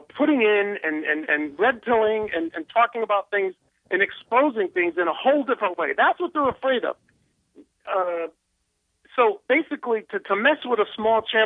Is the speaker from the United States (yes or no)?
yes; United States; We're American. We never even use the word capital.